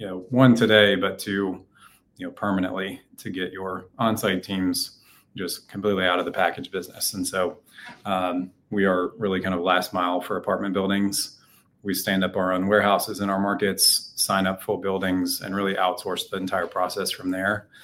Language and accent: English; Nashville, Tennessee, United States; but I grew up in the Nashville area.